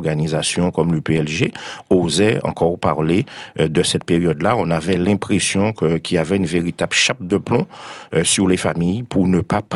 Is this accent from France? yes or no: yes; Basse-Terre, Guadeloupe, France; J'ai 49 ans, donc j'ai l'âge des événements. Je suis né en janvier 67. Je suis originaire de Basse-Terre. Mon père est originaire de Basse-Terre